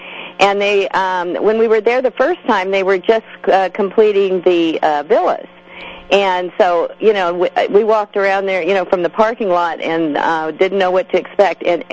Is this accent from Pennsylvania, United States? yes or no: no; Sacramento, California, United States; And dragged him to my hometown in Sacramento, and that's where we brought Scuba World.